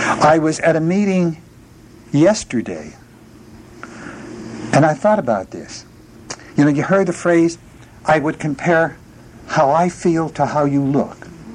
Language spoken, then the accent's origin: English; Hazleton, Pennsylvania, United States; now in Oklahoma, United States; But I grew up in Hazleton, Pennsylvania, and we had ethnic pockets all over the place